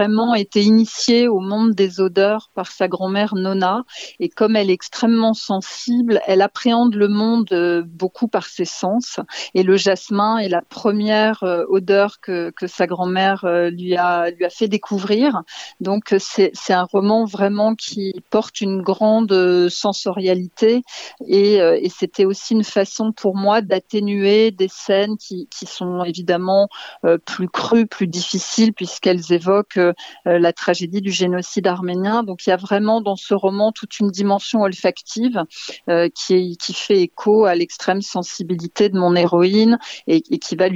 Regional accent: France; Je suis française, ma mère est française, j'ai un père qui a des origines libanaises et arméniennes

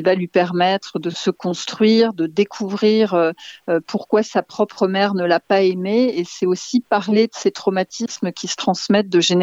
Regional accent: France; Je suis française, ma mère est française, j'ai un père qui a des origines libanaises et arméniennes

